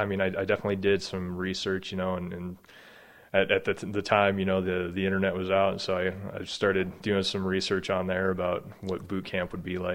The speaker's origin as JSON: {"language": "English", "town": "Helmville", "region": "Montana", "country": "United States", "tie": "born or raised there", "said": "In summary, I grew up more or less in the Helmville, Montana area. My parents worked for ranches my entire life."}